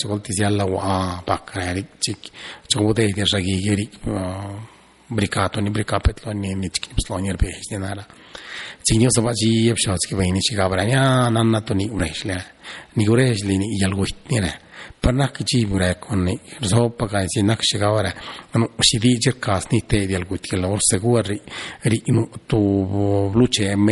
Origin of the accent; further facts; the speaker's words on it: San Baltasar de la Vila, Oaxaca, Mexico; soy originario de San Baltasar de la Vila. Mi pueblo pertenece al municipio de San Dionisio Cotepec, distrito de Tlacolula. Hablo el zapoteco del valle.